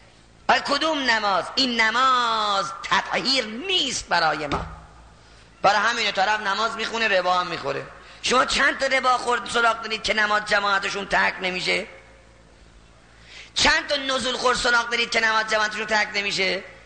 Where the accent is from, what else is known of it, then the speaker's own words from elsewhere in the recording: Isfahan, Iran; حالا من که از اصفهان اومدم اینجا